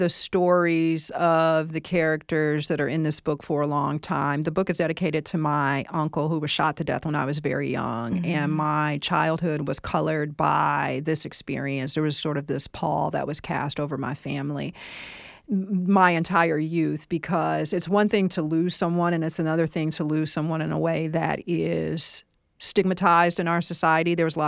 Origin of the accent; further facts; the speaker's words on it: Detroit, Michigan, United States; I grew up in Detroit at the height of the crack epidemic in a high-crime neighborhood about a mile away from a housing project called Herman Gardens